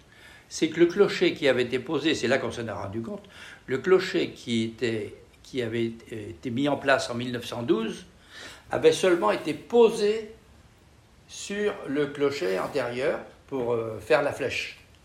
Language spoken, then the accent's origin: French; Châteaugiron, Brittany, France; born there; je suis né à Château-Giron le 8 décembre 1942 en pleine guerre.